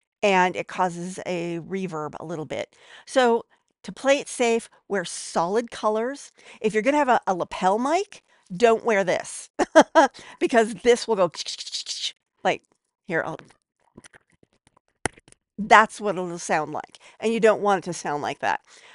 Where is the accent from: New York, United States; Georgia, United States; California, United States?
California, United States; San Francisco; KFRC. That was the radio station that I grew up with in San Francisco.